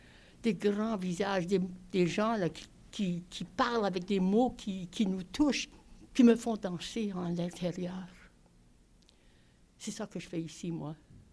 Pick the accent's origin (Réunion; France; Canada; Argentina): Canada; Edmonton, Alberta; Oh non, moi je viens de l'Alberta, de Edmonton en Alberta. C'est dans l'ouest canadien, dans les provinces de la prairie.